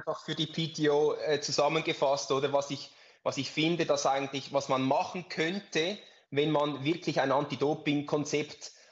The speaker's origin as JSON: {"language": "German", "country": "Switzerland", "said": "als Schweizer ist man ja ein bisschen neutral"}